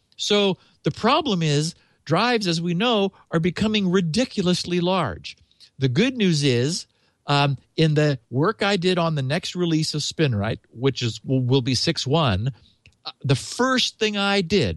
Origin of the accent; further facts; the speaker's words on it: San Mateo, California, United States; Cornell DeLorean, who is in my hometown, San Mateo, California